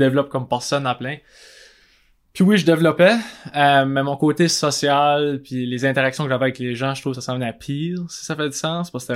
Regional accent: Edmundston, New Brunswick, Canada; je viens d'Edmundston. Ma mère est française. Mon père est américain.

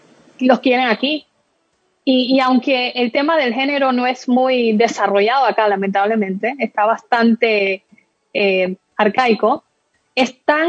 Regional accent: Panama; now in United States; Y con respecto a estar aquí en Estados Unidos como panameña, este es un ecosistema fértil

